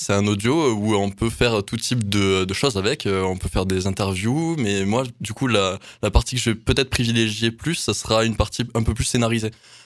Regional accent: Baraqueville, Occitanie, France; Donc je viens d'Aveyron d'abord, je suis originaire de Barraqueville et j'ai fait mes études à Albi

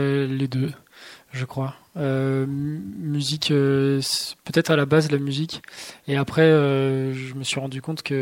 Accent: Auvergne-Rhône-Alpes, France; now in Lyon, France; Pas en Suisse, non, mais pas loin de la Suisse, en France, dans l'Ain, et en Haute-Savoie, c'est là où j'ai grandi.

